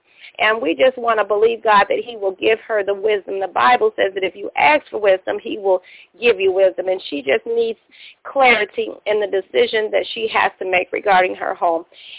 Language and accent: English; Chicago, Illinois, United States; now in Brooklyn, United States; I still have my original Chicago number, though I'm certainly from Chicago.